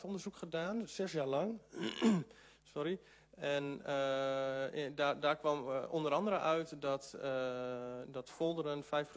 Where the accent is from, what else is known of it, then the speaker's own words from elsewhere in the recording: Groningen, Netherlands; Ik kom zelf uit Groningen en ik wil niemand tegen de schenen trappen natuurlijk.